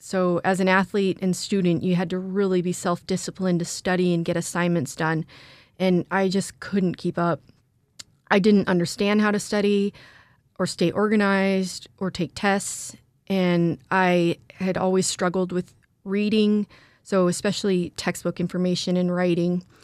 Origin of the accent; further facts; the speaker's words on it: Alaska, United States; I cannot say enough positive things about growing up in the Nordic community in Alaska.